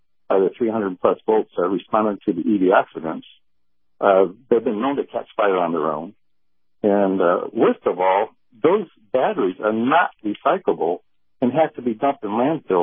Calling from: Clearwater, Florida, United States; in Clearwater.

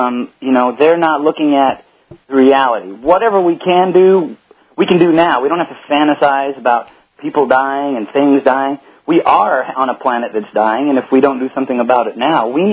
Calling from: Eugene, Oregon, United States; No, we've been listening to you for a while, and we're from Eugene.

